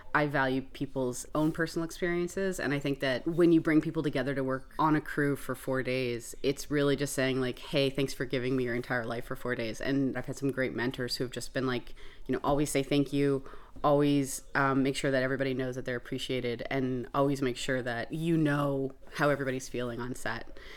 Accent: St. Andrews, New Brunswick, Canada; And I recently moved back. I'm from the St. Andrews area. I grew up there.

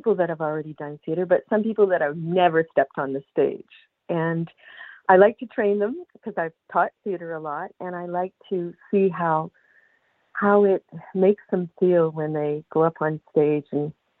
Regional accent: Memramcook, New Brunswick, Canada; also born or lived in British Columbia; I'm from Memram Cook, but I lived in British Columbia for about 30 years. And then when I came back in 2006, I worked mostly in French here.

